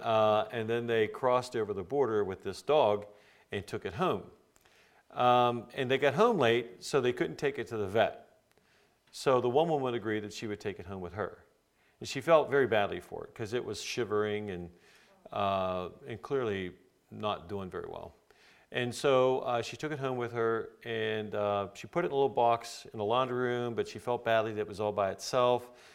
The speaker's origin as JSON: {"language": "English", "town": "San Diego", "region": "California", "country": "United States", "tie": "born or raised there", "said": "Yeah, born and raised in San Diego. I love San Diego."}